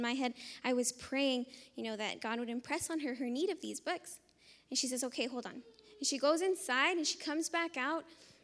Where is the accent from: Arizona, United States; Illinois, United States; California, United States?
California, United States; Hesperia; I'm from Hesperia, California.